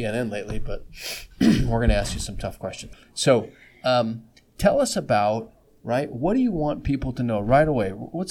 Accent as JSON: {"language": "English", "region": "California", "country": "United States", "said": "Like, for instance, I'm from California, you go in the valley, it's going to be 100, 105 degrees."}